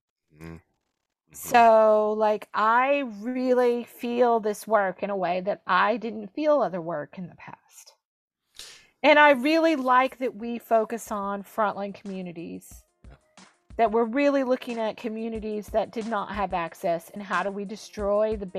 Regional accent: United States; now in abroad; Like, who was I as this American abroad talking about democracy when our own country was kind of falling apart?

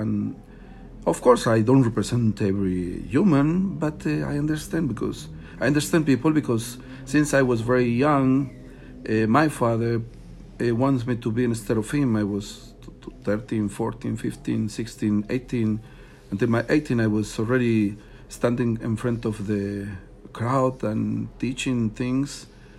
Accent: Veracruz, Mexico; born there; English is a second language; I was born in not a Jewish family. I was born in Mexico, Veracruz, in a Christian family.

